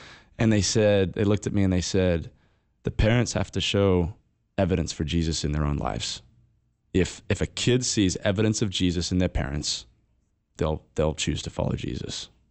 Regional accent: Australia; I'm from Australia.

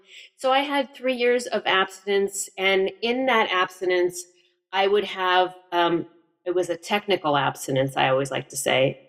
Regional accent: Los Angeles, California, United States; I'm from Los Angeles. I've lived in Colorado for a little over 3 years. So I am a San Fernando Valley girl.

